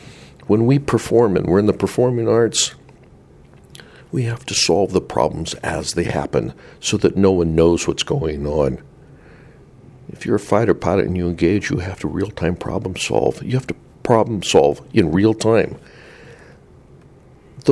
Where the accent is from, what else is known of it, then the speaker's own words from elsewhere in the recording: Greeley, Colorado, United States; You know, growing up in Greeley, Colorado, in this real tiny, then about 36,000, 40,000 community, I, fortunately or unfortunately, went to school at Greeley.